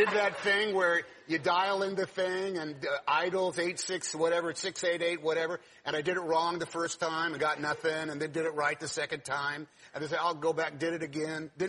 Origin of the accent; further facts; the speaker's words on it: Oakland, California, United States; I like to say, I'm a white boy from Oakland, but I am from Oakland, you see.